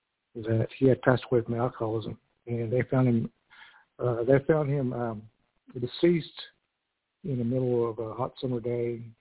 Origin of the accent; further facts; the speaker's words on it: Oklahoma, United States; I'm from Oklahoma. I'm a member of the Pawnee Kickapoo Nations of Oklahoma.